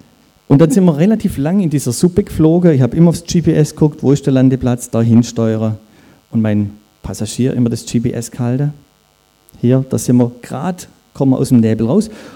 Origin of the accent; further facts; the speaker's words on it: Baden-Württemberg, Germany; so wie hier in meiner Heimat, nicht weit von hier, Schramberg, Dunningen.